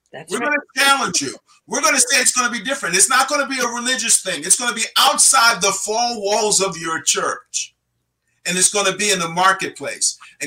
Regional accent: Brooklyn, New York, United States; he's a manager of a Starbucks there in Brooklyn, New York, my hometown, and is doing a very good job.

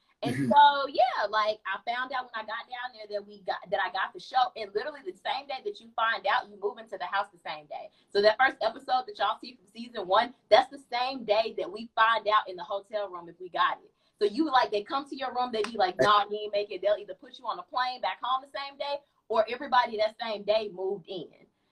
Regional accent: the South, United States; And I was like, yeah, I'm from the South. I want a show about my life.

